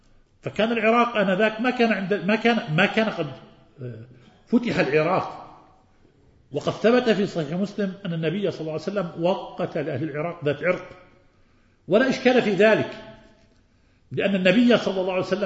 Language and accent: Arabic; Jordan; وكانت بلادنا الأردن هي ألصق للشام